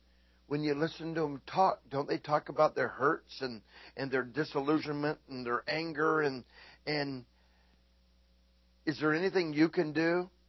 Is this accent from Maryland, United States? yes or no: no; Florida, United States; I grew up in Florida. We used to go swimming in the beach.